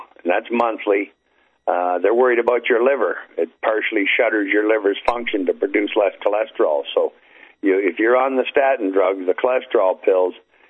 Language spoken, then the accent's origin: English; Hamilton, Ontario, Canada; My hometown, Hamilton, Ontario, the Hammer, it's called, that's their steel mill town.